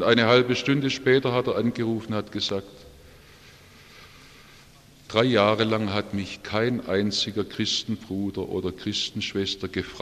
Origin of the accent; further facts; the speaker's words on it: Stuttgart, Baden-Württemberg, Germany; Ich habe in meiner Heimatgemeinde in Stuttgart den Segen eines Gemeindebesuchsdienstes erlebt